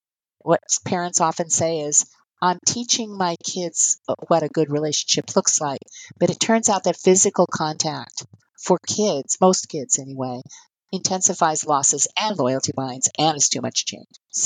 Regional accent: California, United States; born there; now in Boston, United States; I was born in California, but my daughter was raised here in Boston.

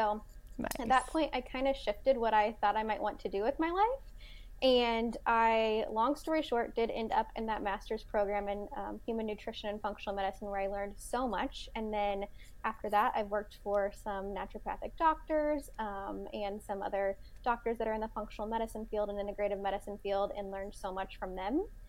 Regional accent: Indiana, United States; now in Nashville, United States; Yeah, so I am currently living a little south of Nashville, Tennessee. However, I was born and raised in Indiana

